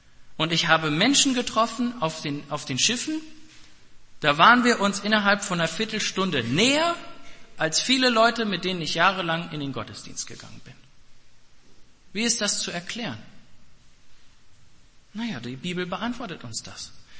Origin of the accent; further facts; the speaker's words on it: Germany; Und er kommt aus Indien und ich komme aus Deutschland und wir sind trotzdem eins.